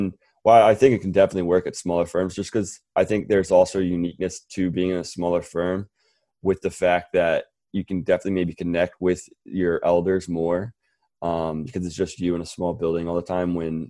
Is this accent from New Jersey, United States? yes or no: no; Philadelphia, Pennsylvania, United States; Cause he's also from the Northeast where I grew up in Philadelphia. He's from New York.